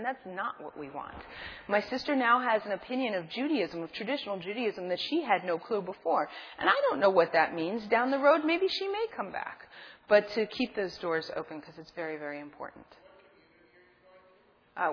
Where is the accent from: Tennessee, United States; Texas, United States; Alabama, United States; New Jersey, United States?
New Jersey, United States; Lakewood; I was born in Lakewood, New Jersey, and no, I wasn't. I'm not from Canada. I'm from the United States, and I spent 10 years there.